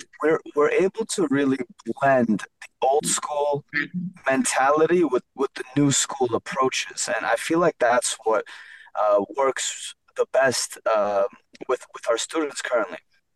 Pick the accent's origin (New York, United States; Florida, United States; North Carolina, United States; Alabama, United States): New York, United States; New York City; born there; I come from a Georgian immigrant family, but I was born here in Brooklyn in New York City.